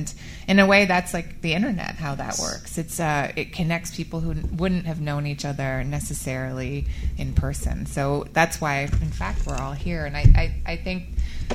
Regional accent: California, United States; Sorry, I'm from California.

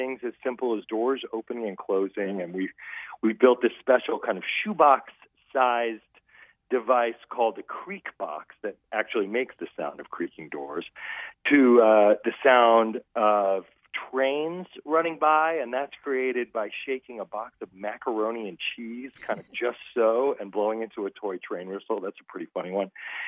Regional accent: Austin, Texas, United States; We're from Austin, Texas, and here in Austin, I founded this theater company that was all about producing new plays.

